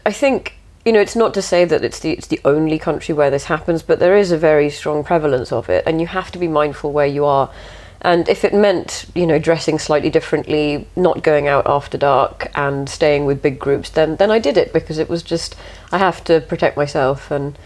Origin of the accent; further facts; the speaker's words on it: India; How on earth is an Indian girl travelling on these trains by herself?